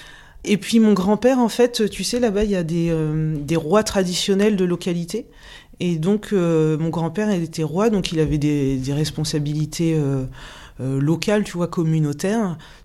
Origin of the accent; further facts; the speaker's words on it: Val-de-Reuil, Normandy, France; also born or lived in Charenton-le-Pont / Rouen; je suis née le 12 décembre 1977. Je suis née à Charenton-le-Pont, dans le 94. Ensuite, on est venu habiter en région rouennaise. On a habité un peu sur Rouen avant de venir à Val-de-Reuil.